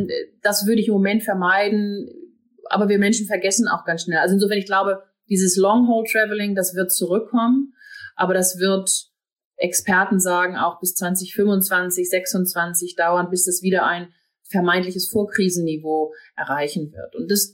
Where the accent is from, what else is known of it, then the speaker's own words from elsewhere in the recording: Northern Germany, Germany; born there; Und ich komme dann auch noch aus dem Norden gebürtig. Also insofern ist es auch Heimat tatsächlich ein kleines bisschen.